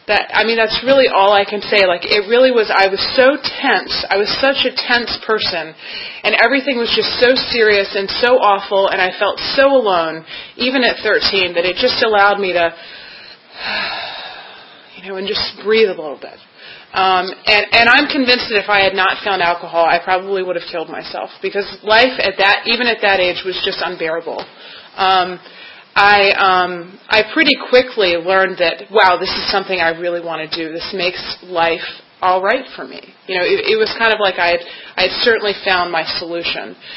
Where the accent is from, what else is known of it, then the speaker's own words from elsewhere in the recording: Silver Spring, Maryland, United States; I am from up north. I'm from Silver Spring area, Silver Spring, Maryland.